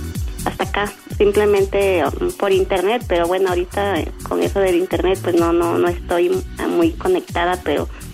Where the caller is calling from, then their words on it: Tlapa, Guerrero, Mexico; Sí, de Tlapa.